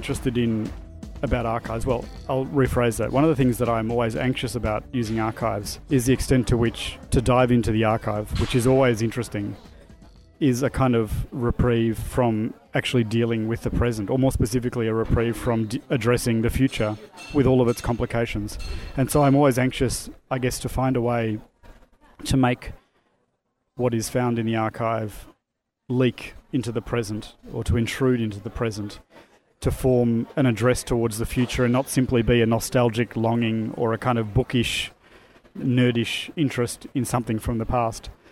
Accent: Australia; now in Italy; Coming from Australia, the relationship to the past is very different.

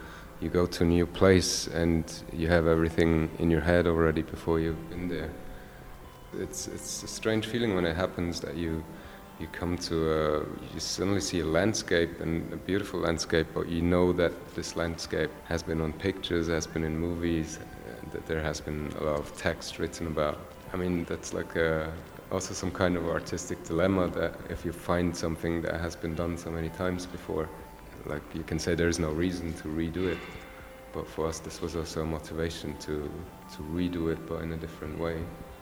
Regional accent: Switzerland; now in Berlin, Germany; I'm from Switzerland

